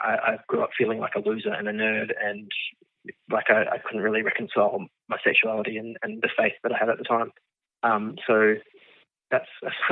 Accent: Geraldton, Western Australia, Australia; growing up in Geraldton, Western Australia, which is my hometown.

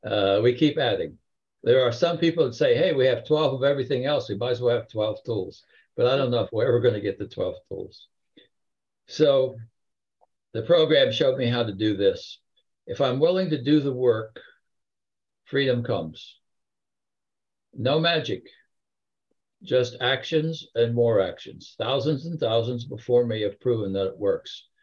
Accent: Connecticut, United States; As you see, I'm from Connecticut.

